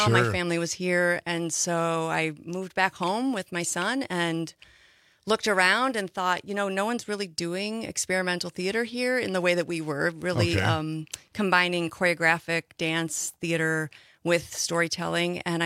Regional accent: Sauk Prairie, Wisconsin, United States; So I grew up in this area. I grew up in Sauk Prairie, actually, mm-hmm. small farm town.

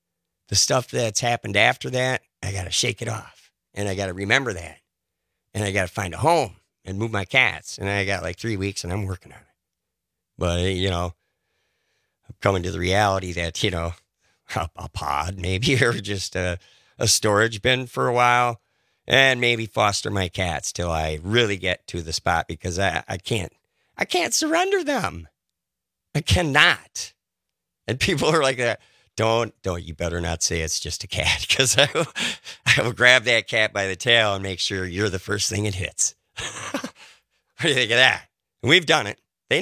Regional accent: Madison, Wisconsin, United States; born there; Actually, I was born right here in Madison. Yeah, good year, 1961.

